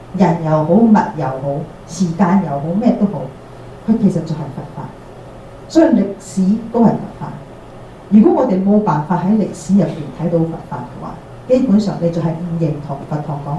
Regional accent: Guangdong, China; 我係廣東人。我阿爺喺廣東省嚟，係啊，我祖先係廣東嗰邊嚟嘅，但係我個佛學係講國語嘅，所以其實有好多佛學嘅名相，我係唔識廣東話嘅

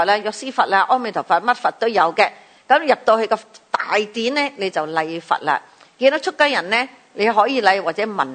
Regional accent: Hong Kong; 不过我哋香港人好少叫人优婆塞、优婆夷嘅，通常叫你居士噶啦

